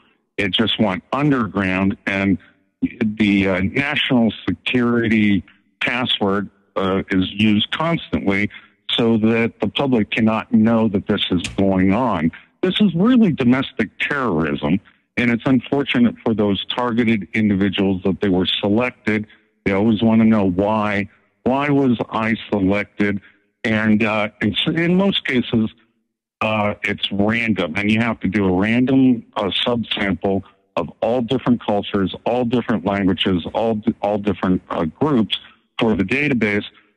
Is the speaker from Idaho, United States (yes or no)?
yes; Idaho, United States; In fact, I'm proud to say that I'm from Idaho